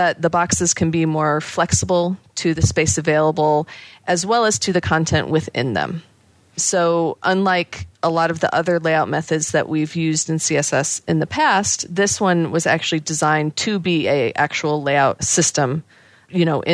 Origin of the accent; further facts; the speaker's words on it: United States; moved away as an adult; now in Amsterdam, Netherlands; I live in Amsterdam. I am not Dutch. I'm American, but I've lived here about 2 years just for a little European adventure.